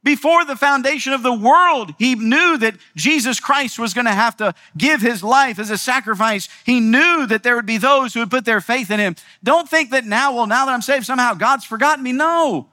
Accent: United States; Look, I'm so thankful that I'm an American. I'm proud to be in America.

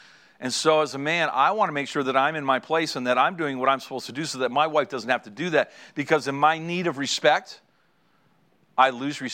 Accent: Canada; I always tell people, say, I'm from Canada.

